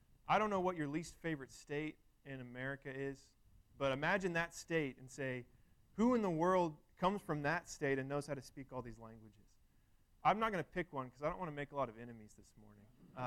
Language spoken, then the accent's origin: English; Missouri, United States; here I am, and I'm from Missouri. There's not a whole lot of diversity in Northwest Missouri.